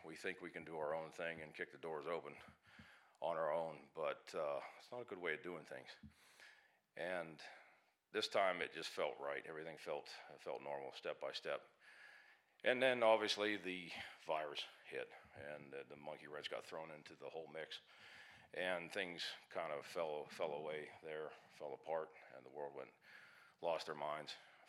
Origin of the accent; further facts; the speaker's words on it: Brockway, Pennsylvania, United States; Me and Justin, we grew up in Brockway. We came up through Brockway, a little bit of age difference.